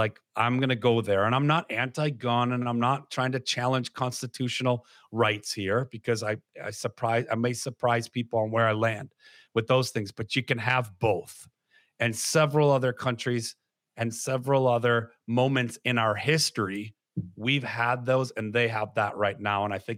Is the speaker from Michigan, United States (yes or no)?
yes; Detroit, Michigan, United States; as a kid growing up in Detroit, gun violence was a worry that parents had.